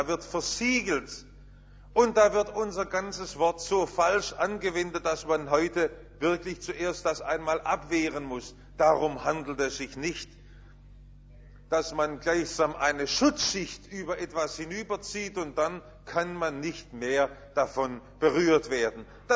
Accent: Stuttgart, Baden-Württemberg, Germany; Wir waren Kinder, wir sind ja im Stuttgarter Westen aufgewachsen

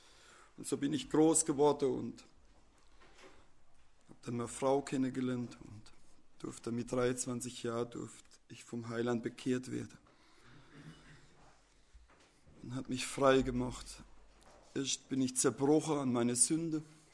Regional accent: Ukraine; German is a second language; Selbst bei uns in der Ukraine gibt es ja fast keine Schilder.

